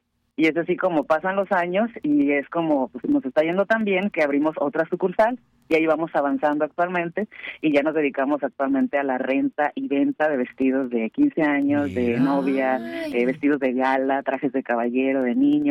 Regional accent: Naranjos, Veracruz, Mexico; born there; Y pues nací en Veracruz, en un pequeño pueblito al norte llamado Naranjos.

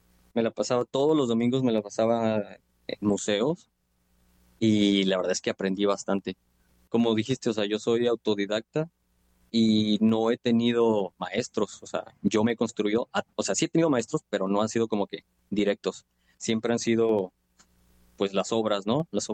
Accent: Guadalajara, Jalisco, Mexico; Yo soy de Guadalajara y el contexto de las artes, del arte para mí era como un poquito alejado.

